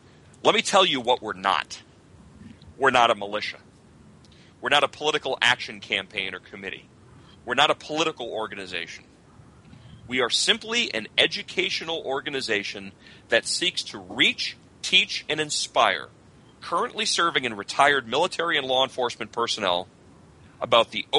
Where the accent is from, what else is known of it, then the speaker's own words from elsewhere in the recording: Massachusetts, United States; moved away as an adult; and I come from Massachusetts, so I understand what a bastion of socialism and liberalism that place is. It's a cesspool, which is why I got out.